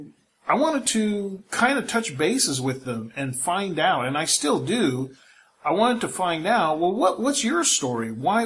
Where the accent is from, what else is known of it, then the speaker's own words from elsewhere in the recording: California, United States; now in Philippines; hey, you know, Enrique, I'm from California.